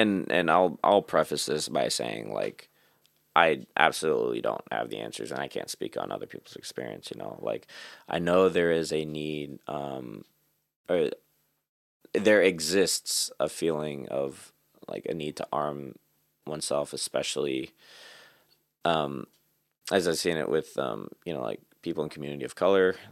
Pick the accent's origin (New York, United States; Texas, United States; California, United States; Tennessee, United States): Texas, United States; I grew up in South Texas, Southeast Texas. Especially East Texas is like a heavy hunting culture.